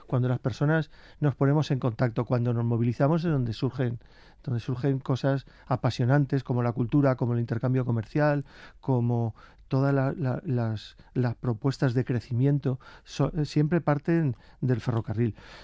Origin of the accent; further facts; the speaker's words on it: Alicante, Valencian Community, Spain; es que soy alicantino, me toca meter Alicante por algún lado